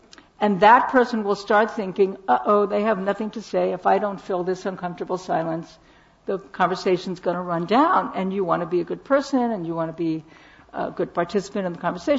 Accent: Brooklyn, New York, United States; I grew up in Brooklyn.

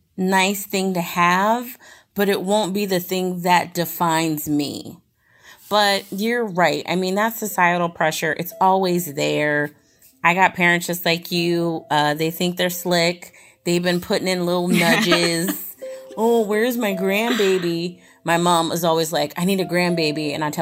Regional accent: Puerto Rico; I'm Puerto Rican and I'm African American.

